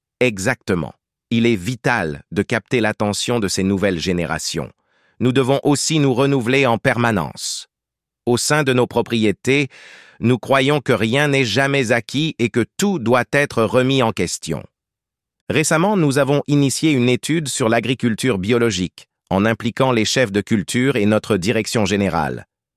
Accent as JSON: {"language": "French", "town": "Paris", "region": "Île-de-France", "country": "France", "tie": "born or raised there", "also_born_or_lived": "Bordeaux / California, United States", "said": "Même si je suis né à Bordeaux, j'ai passé une grande partie de ma jeunesse à Paris et aux États-Unis, notamment en Californie, où j'ai vécu un an à l'âge de 16 ans."}